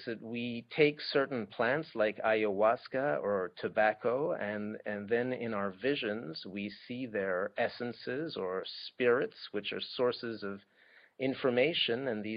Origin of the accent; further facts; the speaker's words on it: Switzerland; I grew up in Switzerland, so I actually had some experience with it.